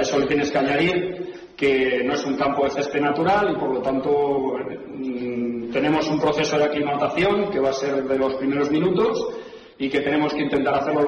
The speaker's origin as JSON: {"language": "Spanish", "region": "Community of Madrid", "country": "Spain", "said": "yo soy madrileño, he salido de ese fútbol, empecé los primeros pinitos míos en la tercera división de Madrid"}